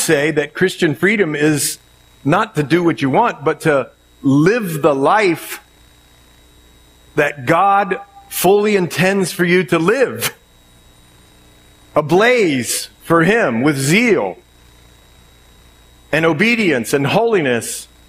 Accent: United States; We grew up in the United States and all that sort of thing, and freedom and liberty.

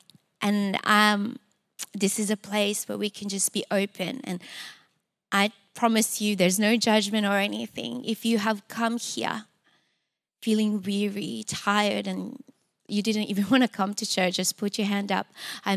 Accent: Philippines; born there; I was born in the Philippines, and when I was young, my dad had to travel to Saudi Arabia to provide for us.

